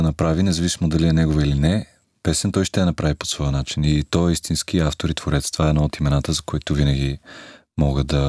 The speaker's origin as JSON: {"language": "Bulgarian", "town": "Varna", "region": "Varna Province", "country": "Bulgaria", "tie": "born or raised there", "also_born_or_lived": "Sofia", "said": "Аз между другото съм роден в София, нещо, което пазя в тайна от варненци, но съм отраснал във Варна."}